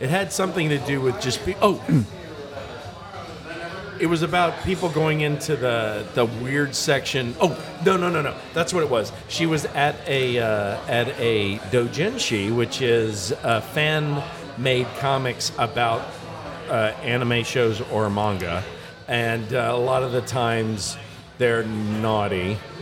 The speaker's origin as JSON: {"language": "English", "country": "United States", "said": "I'm an American. I don't do anything right, so it's okay."}